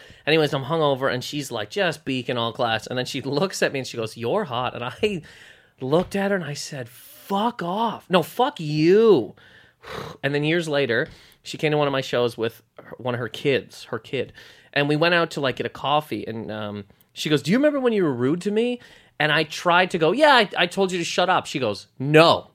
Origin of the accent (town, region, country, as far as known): Nova Scotia, Canada; born or raised there